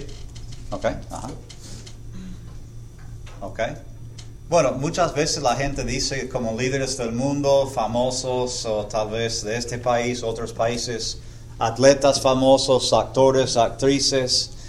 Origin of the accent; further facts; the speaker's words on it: Abilene, Texas, United States; Spanish is a second language; also born or lived in Buenos Aires, Argentina / Houston, United States; Yo soy originalmente de Abilene, en Texas. Recibí mis títulos ahí en la Universidad de Abilene. Después fui a Argentina un tiempo, 7 años como misionero en Buenos Aires.